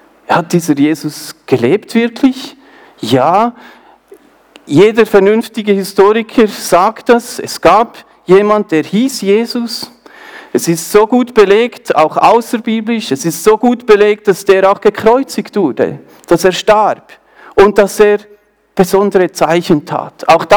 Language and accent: German; Bern, Switzerland; accent: Bernese; Ich komme aus dem Emmental. Das heißt, ihr hört das vielleicht so, die Schweizer, dass ich da Berner Dialekt in mein Hochdeutsch reinbringe.